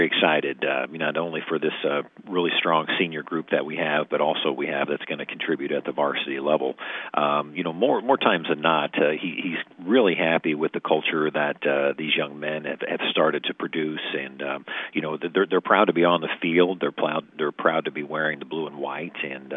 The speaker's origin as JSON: {"language": "English", "town": "Jefferson City", "region": "Missouri", "country": "United States", "tie": "born or raised there", "said": "My background, I'm from Mid-Missouri. I'm from Jefferson City, where I was born and raised"}